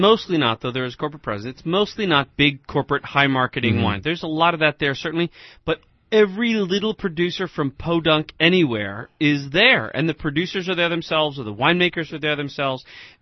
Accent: Ireland; I'm Irish.

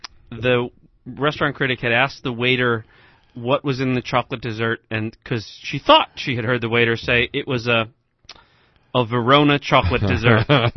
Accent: Ireland; I'm Irish.

